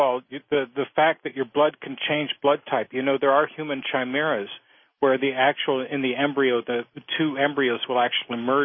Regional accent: Minot, North Dakota, United States; born there; Yeah, right. I was born in Minot.

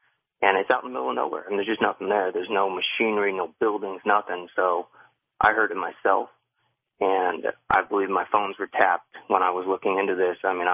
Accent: Sedona, Arizona, United States; I grew up in Sedona, Arizona. And when I lived there, I started hearing a lot of rumors that there was an underground base near the city.

